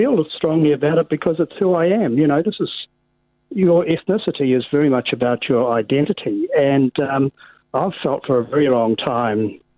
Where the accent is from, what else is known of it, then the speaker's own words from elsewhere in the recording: New Zealand; Well, I'm not a Māori New Zealander, but I'm a New Zealander like they are.